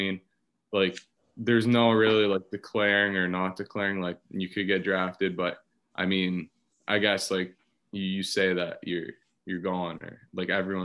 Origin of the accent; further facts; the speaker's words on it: Montreal, Quebec, Canada; because I am from Montreal